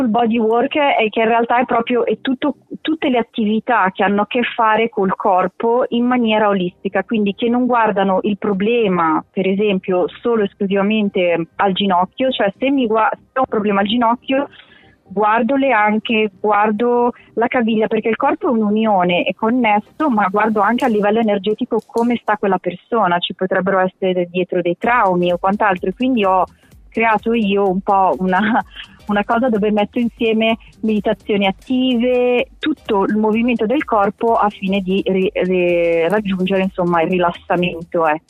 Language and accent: Italian; Lombardy, Italy; born there; now in Genoa, Italy; io sono nata in Brianza, sono però a Genova e ricevo a Genova.